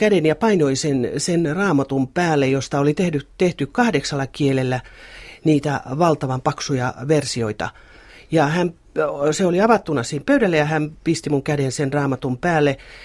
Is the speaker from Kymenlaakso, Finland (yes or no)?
no; Lammi, Kanta-Häme, Finland; mun kotikuntani Lammin keskiaikainen kirkko, kivikirkko